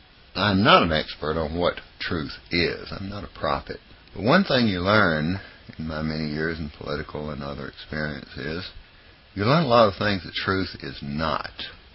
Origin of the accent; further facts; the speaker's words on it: United States; even though I'm an American.